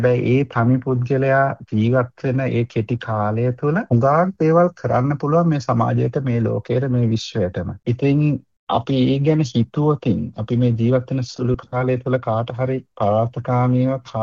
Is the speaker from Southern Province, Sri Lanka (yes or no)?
yes; Matara, Southern Province, Sri Lanka; මම ඉපදුනේ මාතර මම පාසල් ගියේ මාතර රාහුල විද්‍යාලයට.